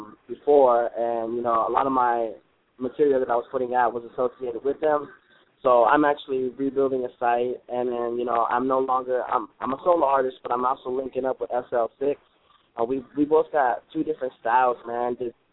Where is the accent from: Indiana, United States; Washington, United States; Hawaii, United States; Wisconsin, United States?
Washington, United States; also born or lived in Oregon; I'm from Washington State and I'm also Oregon State as well. So I'm just representing the WA and the Oregon State.